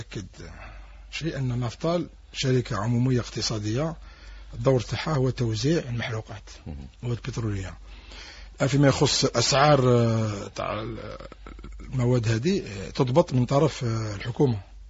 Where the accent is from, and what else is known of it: Algeria